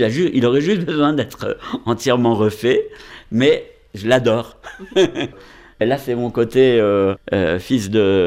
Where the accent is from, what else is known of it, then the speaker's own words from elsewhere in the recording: France; also born or lived in Switzerland; j'ai grandi en France, je suis reconnaissant vis-à-vis de la France des années que j'ai pu y passer